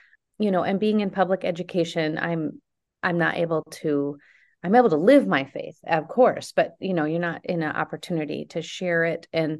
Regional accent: Arizona, United States; also born or lived in Chicago; now in Wisconsin, United States; So otherwise, I'm from Arizona. So how would I have ever met a Minnesota boy?

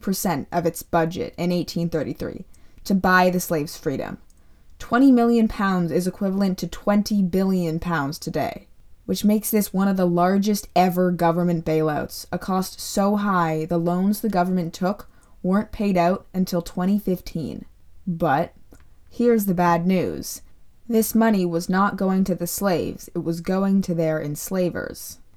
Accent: Canada; And as a Canadian who knows other Canadians

